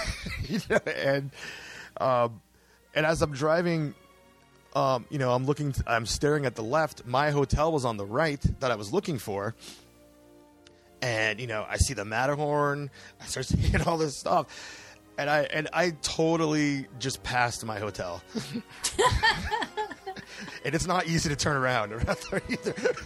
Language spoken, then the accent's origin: English; California, United States; I grew up in Southern California.